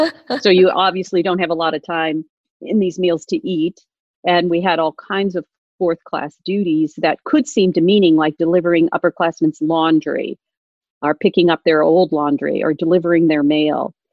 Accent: Wisconsin, United States; when you're a little kid growing up in Wisconsin, like me, climbing trees, you know.

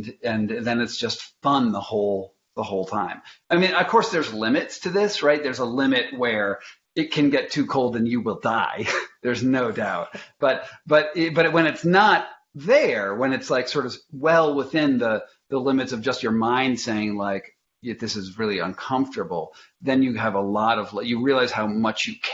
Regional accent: Massachusetts, United States; I grew up on near Cape Cod, which is, you know, there's some surf breaks there.

